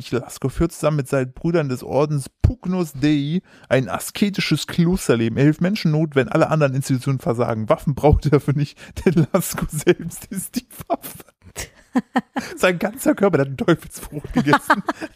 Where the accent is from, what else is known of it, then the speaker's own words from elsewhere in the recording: Germany; kann gar nicht sein, wir sind Deutsche.